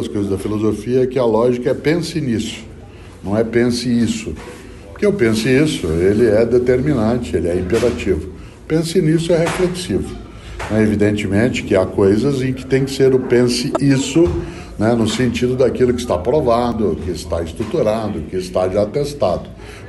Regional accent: Londrina, Paraná, Brazil; eu que sou paranaense, pé vermelho de Londrina

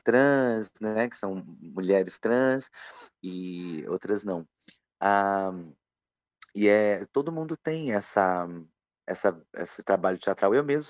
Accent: São Paulo, Brazil; quando eu sou do interior de São Paulo, e quando cheguei em São Paulo

